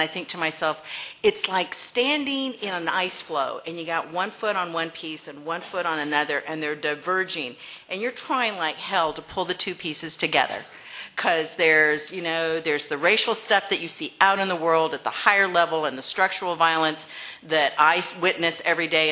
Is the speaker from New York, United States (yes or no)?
no; El Paso, Texas, United States; I was a border kid. I grew up in El Paso. There were a lot of Mexicans there. We were everywhere.